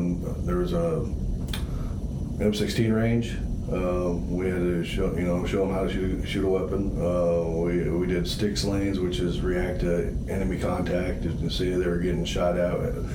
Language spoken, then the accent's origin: English; Des Moines, Iowa, United States; now in Knoxville, United States; Des Moines, originally. I graduated from Bonner and Ferrer.